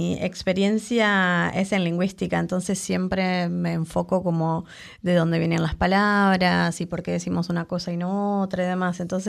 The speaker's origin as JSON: {"language": "Spanish", "country": "Argentina", "tie": "born there", "said": "En lugares como Argentina, mi país natal, por ejemplo"}